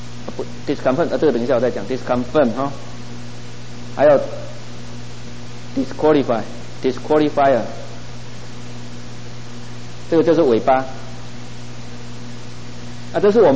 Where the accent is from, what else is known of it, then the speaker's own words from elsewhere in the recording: Taiwan; now in United States; 我是台湾长大的，所以到美国讲英文的时候，最大的困难是每一个音节都对，可是重音都念不对。